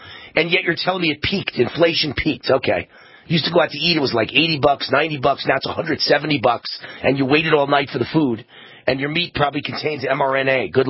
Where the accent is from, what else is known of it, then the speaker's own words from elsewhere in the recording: Mount Vernon, New York, United States; Just like growing up in Mount Vernon, New York. We called each other every bad name you could ever guess.